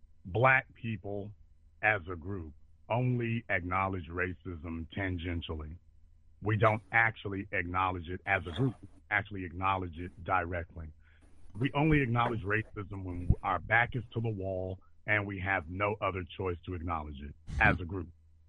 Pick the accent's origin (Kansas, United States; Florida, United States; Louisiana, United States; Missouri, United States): Louisiana, United States; Remember, I'm from Louisiana. I'm from the state where people forget this.